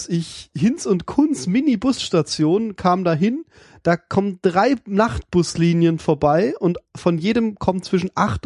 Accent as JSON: {"language": "German", "country": "Germany", "said": "so, sorry, ich bin aus Deutschland, wir sind noch in den 80ern."}